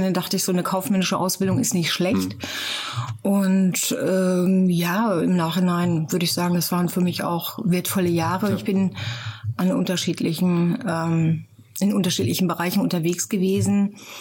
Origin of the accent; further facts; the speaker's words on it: Lower Saxony, Germany; Ja, ich habe eine norddeutsche Seele. Ich bin zwischen Hamburg und Bremen aufgewachsen. Ja, und dann im Dorf